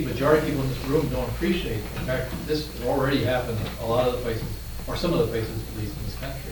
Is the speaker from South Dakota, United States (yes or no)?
no; California, United States; I come from California, and Southern California in particular is a completely different situation.